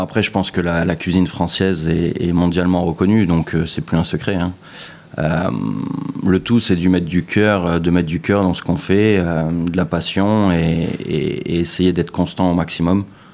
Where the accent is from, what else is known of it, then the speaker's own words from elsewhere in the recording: Nice, Provence-Alpes-Côte d'Azur, France; comme on est de Nice, on a le droit d'empiéter un petit peu